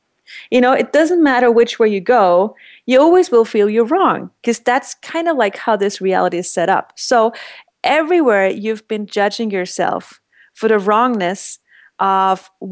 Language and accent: English; Vienna, Austria; I'm from Vienna, Austria, which is a really big city.